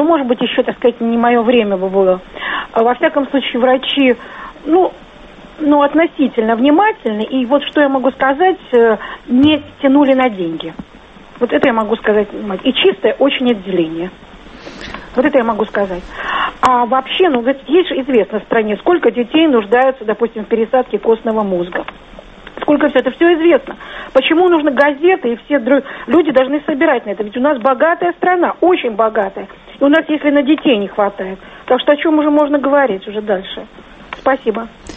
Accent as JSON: {"language": "Russian", "region": "Moscow", "country": "Russia", "said": "Я москвичка"}